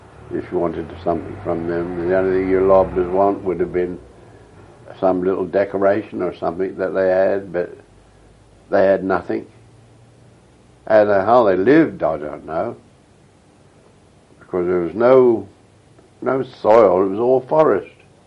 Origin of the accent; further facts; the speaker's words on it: England, United Kingdom; I'm an Englishman.